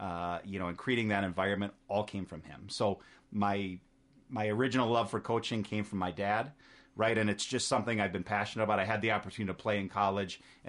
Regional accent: Rochester, Minnesota, United States; So I was born and raised in Rochester, Minnesota.

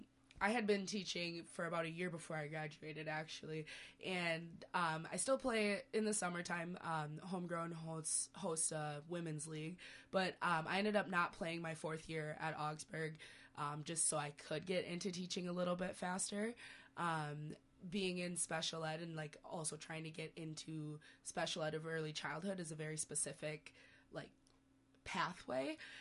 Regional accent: Lakeville, Minnesota, United States; also born or lived in Haiti; Yeah, so I grew up here in Minnesota. I guess I come from all over. I wasn't born here. Born in Haiti, adopted. So that's my back story. But I grew up in Lakeville.

